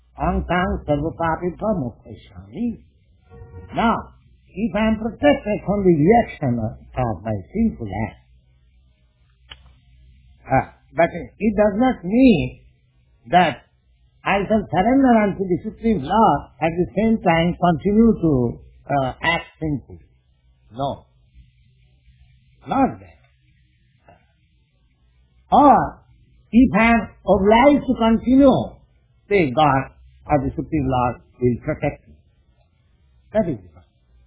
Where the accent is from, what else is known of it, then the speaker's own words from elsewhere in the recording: India; born there; I have seen it in my experience in my life when I was born in India.